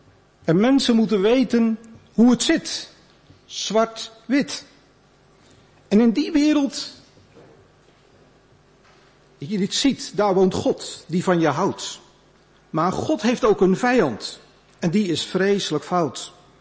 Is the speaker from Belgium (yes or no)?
no; Netherlands; Als westerling, opgegroeid in Nederland, lach je er in eerste instantie een klein beetje om.